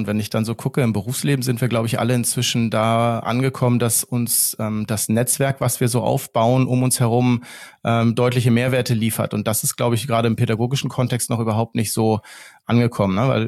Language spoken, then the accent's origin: German; Lower Saxony, Germany; ich wohne ja hier an so einem See, wo ich auch aufgewachsen bin am Steinhuder Meer